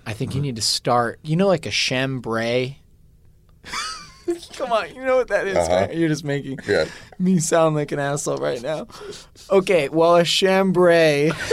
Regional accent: Chicago, Illinois, United States

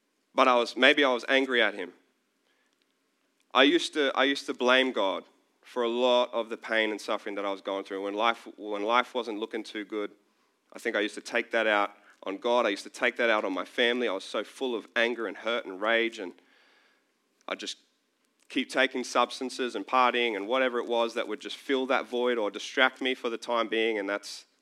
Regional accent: Brisbane, Queensland, Australia; It was like Foster, New South Wales, and I'm from Brisbane

